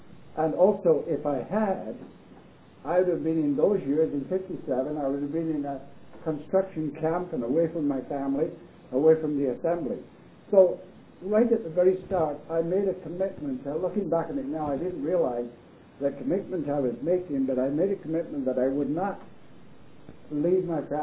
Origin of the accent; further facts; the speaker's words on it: England, United Kingdom; moved away; I came from England in 57 and went right to Sudbury.